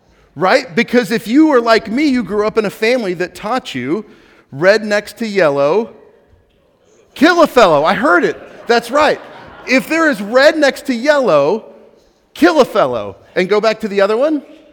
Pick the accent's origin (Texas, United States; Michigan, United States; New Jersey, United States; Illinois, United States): Texas, United States; I grew up in East Texas where there's poisonous snakes everywhere.